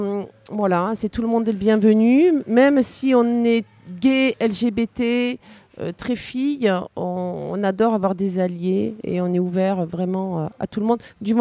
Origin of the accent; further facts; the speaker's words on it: Montpellier, Occitanie, France; Je viens de Montpellier.